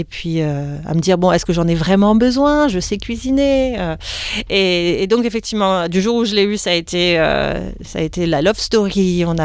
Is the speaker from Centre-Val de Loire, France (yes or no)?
yes; Orléans, Centre-Val de Loire, France; moved away as an adult; now in Australia; Je viens de France, tout à fait.